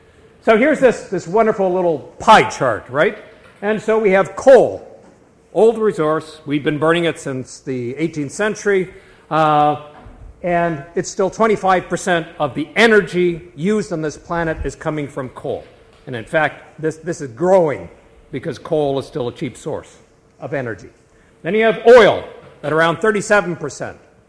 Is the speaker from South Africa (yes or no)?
no; Calgary, Alberta, Canada; I'm from Calgary, Alberta